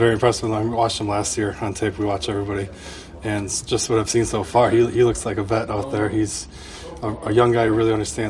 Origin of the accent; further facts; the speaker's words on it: Midwest, United States; now in Detroit, United States; I'm from the Midwest, and it's good to be closer to home. So, we're excited to kind of get to know the Detroit area.